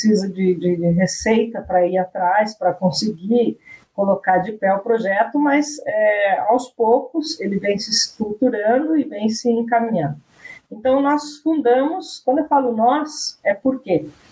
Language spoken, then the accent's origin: Portuguese; Santa Catarina, Brazil; Eu sou fruto de uma cidade pequenininha, né? Eu sou do interior de Santa Catarina